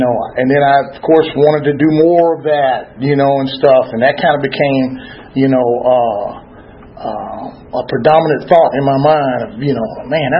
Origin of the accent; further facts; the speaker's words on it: Columbia, South Carolina, United States; I'm from South Carolina. I know, don't boo my Gamecocks, y'all. All right. from Columbia, South Carolina.